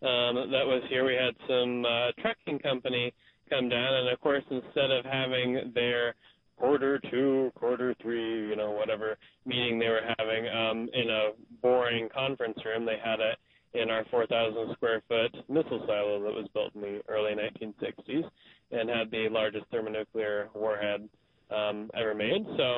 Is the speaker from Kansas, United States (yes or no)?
yes; Wichita, Kansas, United States; now in Little Rock, United States; So there are 18 around Little Rock, where I am, and then there are 18 around Wichita, Kansas, my hometown